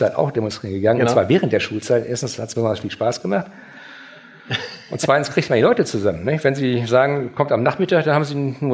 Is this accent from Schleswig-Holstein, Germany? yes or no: yes; Schleswig-Holstein, Germany; Wir sind aus Schleswig-Holstein auch gewöhnt, aufstrebende Vereine zu fördern.